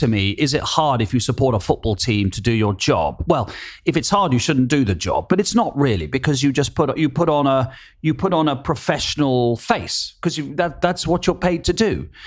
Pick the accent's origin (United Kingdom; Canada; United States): United Kingdom; South East England; growing up on the Kent-Sussex border, we would go and watch Kent a bit as well.